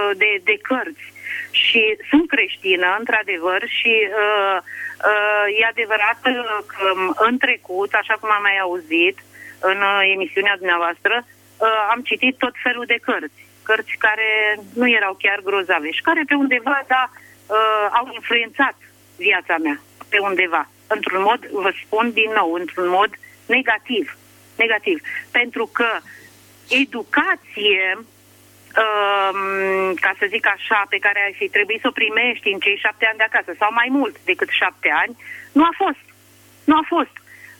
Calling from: Drobeta-Turnu Severin, Mehedinți County, Romania; și sunt din Turnul Severin.

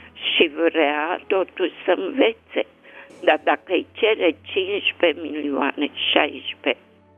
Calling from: Bucharest, Romania; din București.

